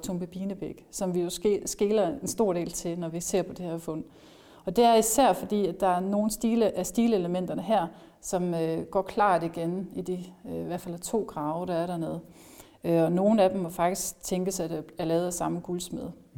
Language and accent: Danish; Jelling, Region of Southern Denmark, Denmark; Nå, jeg er fra Jelling, ja.